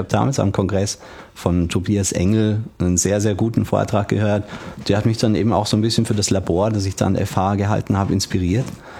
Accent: Berlin, Germany; now in Salzburg, Austria; Ursprünglich bin ich aus Berlin. Ich wohne nur die längste Zeit schon in Österreich, habe dort auch studiert. In Salzburg bin ich daheim.

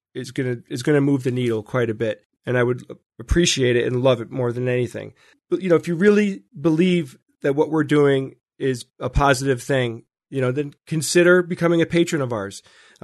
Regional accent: New York City, New York, United States; I grew up in the New York City area

